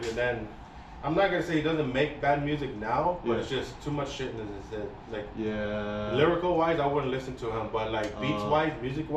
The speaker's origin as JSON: {"language": "English", "region": "California", "country": "United States", "tie": "born or raised there", "said": "I'm right here from the Valley. Born and raised."}